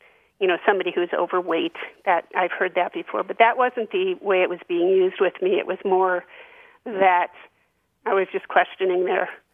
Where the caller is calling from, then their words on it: Middlesex, Vermont, United States; I'm from Middlesex, Vermont.